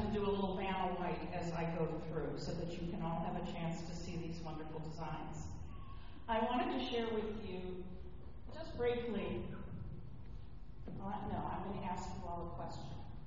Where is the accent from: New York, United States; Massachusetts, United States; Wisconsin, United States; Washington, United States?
Wisconsin, United States; I'm the out-of-town consultant, but I'm from Milwaukee County. My mom is here, and she's 97 years old